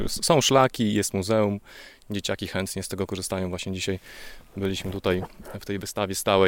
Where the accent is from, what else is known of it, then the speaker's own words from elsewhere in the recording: Białystok, Podlaskie Voivodeship, Poland; a my jesteśmy z Białegostoku i okolic, można tak powiedzieć bardziej z okolic, ale takich bliskich.